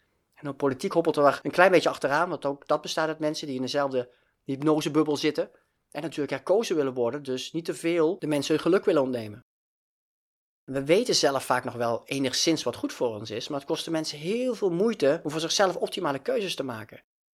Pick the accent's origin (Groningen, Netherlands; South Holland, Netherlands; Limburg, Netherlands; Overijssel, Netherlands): Limburg, Netherlands; Ik kom oorspronkelijk uit Limburg, dus ik heb het allemaal wel meegemaakt.